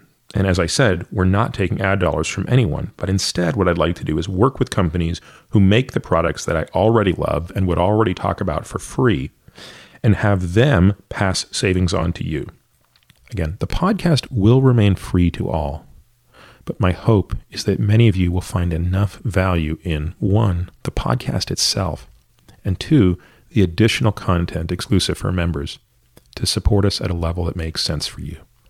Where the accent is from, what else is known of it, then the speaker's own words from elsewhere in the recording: Canada; I came from Canada where it's bad in a different way.